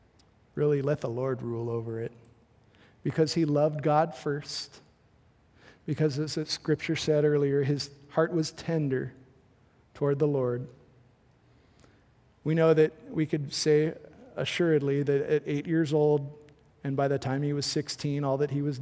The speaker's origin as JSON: {"language": "English", "region": "Hawaii", "country": "United States", "tie": "born or raised there", "said": "growing up in Hawaii, we have a lot of different cultures."}